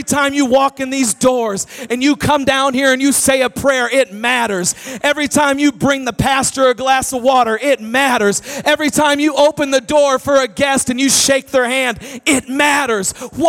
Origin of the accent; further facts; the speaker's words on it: Minnesota, United States; But I'm from Minnesota.